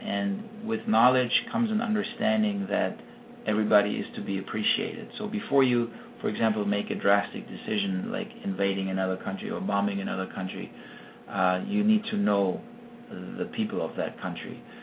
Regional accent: Germany; I grew up playing basketball growing up in Germany.

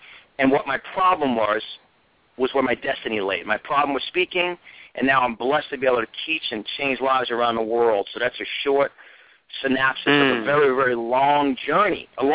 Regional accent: New York, United States; I was born and raised in New York, obviously, for my last name

